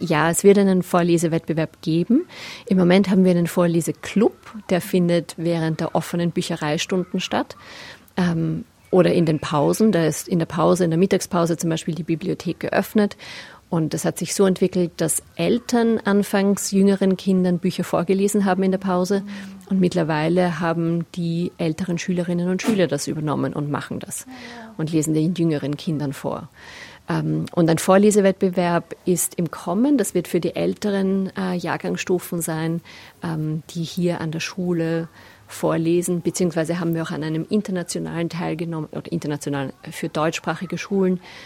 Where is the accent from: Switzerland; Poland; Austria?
Austria; ich bin eben aus Österreich und ich bin mit Büchern von Christine Nöstlinger aufgewachsen.